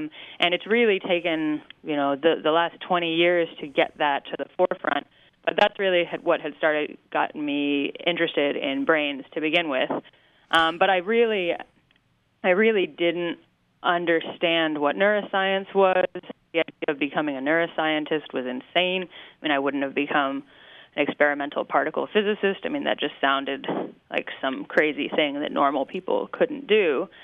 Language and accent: English; New York, United States; So I grew up in New York State, but I grew up as a fan of all of the Philadelphia sports teams, which was a bit insulating.